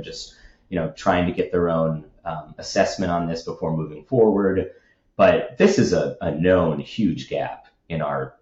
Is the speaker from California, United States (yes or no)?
no; Cleveland, Ohio, United States; There was a huge scandal in my hometown in Cleveland